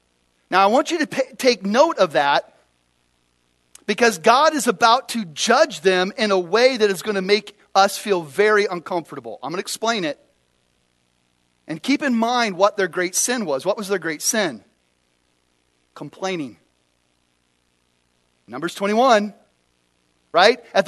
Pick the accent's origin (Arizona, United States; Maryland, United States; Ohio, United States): Arizona, United States; Phoenix; I'm from Phoenix, Arizona, so we had rattlesnakes, you know, all over the place.